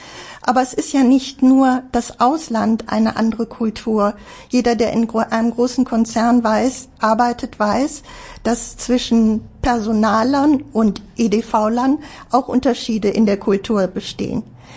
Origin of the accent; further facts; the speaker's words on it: Germany; hoffe doch sehr, dass man das nicht merkt, weil ich bin hier geboren und hier aufgewachsen, ich bin Deutsche.